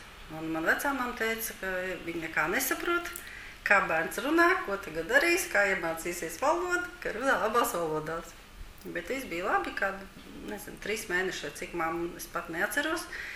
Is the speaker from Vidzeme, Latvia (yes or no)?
no; Riga, Latvia; Un bērnības es pavadījis, kā arī visu skolas gads dzīvoju teikā, un arī bērnu dārzā, 18. Rīgas bērnu dārziņā, es gāju arī teikā